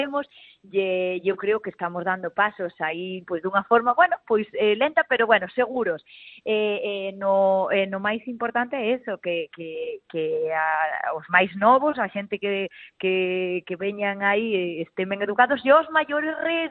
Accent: O Incio, Galicia, Spain; son do Incio, do interior da provincia de Lugo, de Terra Brava, de Terra Adentro

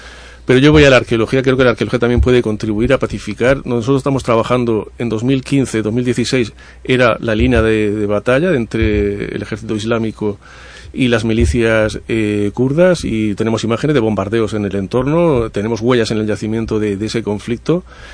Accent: Mosul, Nineveh, Iraq; yo vengo de Mosul, del norte de Irak, una zona muy compleja

